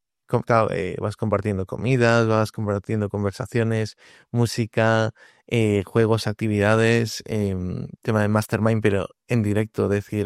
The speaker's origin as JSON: {"language": "Spanish", "town": "Vila de Cruces", "region": "Galicia", "country": "Spain", "said": "yo soy de aquí, de Vila de Cruces, ¿no? Un pueblo aquí en Galicia que está en el centro y que está como un poco tirando al rural, ¿no?"}